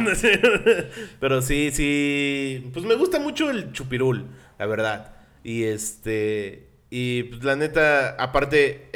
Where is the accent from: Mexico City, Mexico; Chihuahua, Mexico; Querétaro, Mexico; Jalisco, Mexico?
Querétaro, Mexico; Y ¿de dónde eres? De Querétaro.